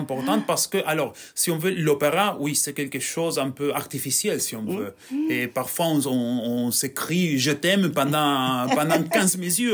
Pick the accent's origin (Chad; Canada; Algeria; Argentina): Argentina; Buenos Aires; French is a second language; now in France; Alors, je suis né à Buenos Aires. J'ai commencé en chantant du tango.